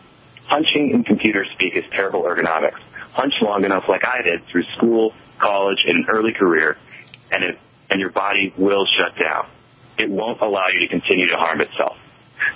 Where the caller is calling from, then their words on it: Denver, Colorado, United States; Yes, I am calling in from Denver, Colorado.